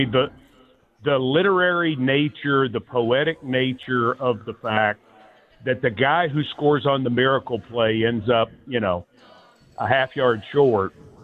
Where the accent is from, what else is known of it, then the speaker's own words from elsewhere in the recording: Franklin, Tennessee, United States; But it was cool because I'm saying this is, you know, I'm some guy from Franklin, and now I'm going